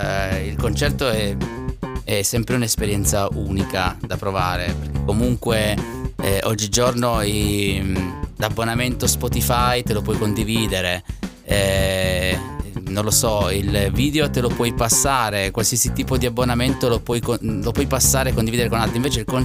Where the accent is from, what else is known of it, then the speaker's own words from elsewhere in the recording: Turin, Piedmont, Italy; io sono torinese, no? In quanto torinese siamo tutti un po' tamarri a Torino, diciamo la verità.